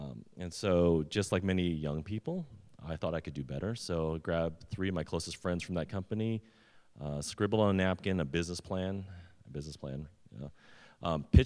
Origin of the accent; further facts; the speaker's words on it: Sunnyvale, California, United States; also born or lived in Mountain View / San Jose / Los Altos Hills; now in Cupertino, United States; I was born in Mountain View. I grew up and lived in Sunnyvale, San Jose, Los Altos Hills. And recently, the last 19 years, I've been in Cupertino.